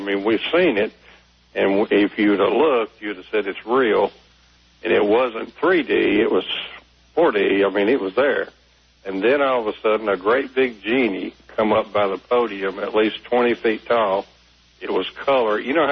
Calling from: Fort Oglethorpe, Georgia, United States; Fort Oglethorpe, Georgia.

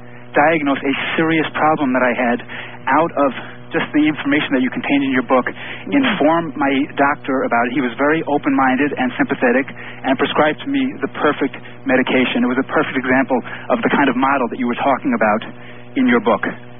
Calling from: Michigan, United States; I'm calling from Southeast Michigan.

